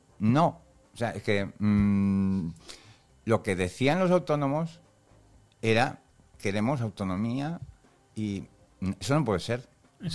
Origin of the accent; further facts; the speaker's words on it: Spain; pero como español, pues claro que me toca